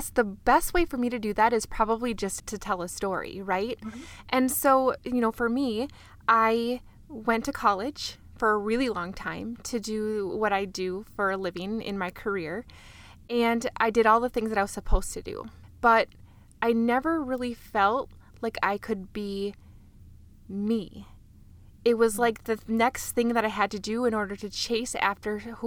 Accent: Fargo, North Dakota, United States; accent: Fargo; undergrad in Fargo. And so who goes north to college? I don't know. So our conversation might bring out my Fargo accent.

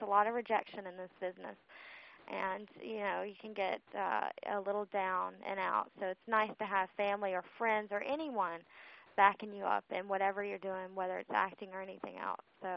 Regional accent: Jackson, Mississippi, United States; now in California, United States; I'm from Jackson, Mississippi, and I did some modeling in the southern states.

